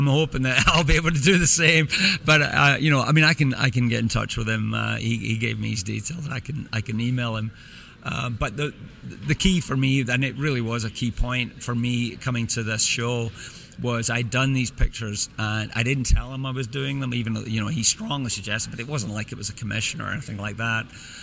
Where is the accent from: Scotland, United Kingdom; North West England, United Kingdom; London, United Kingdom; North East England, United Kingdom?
Scotland, United Kingdom; I grew up watching this, and I grew up in Scotland. I never thought I would ever meet these people